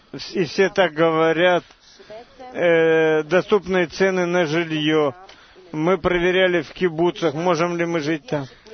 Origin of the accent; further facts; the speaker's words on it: Ashdod, Southern District, Israel; Я из Ашдода. Я вас очень люблю, Ашдод.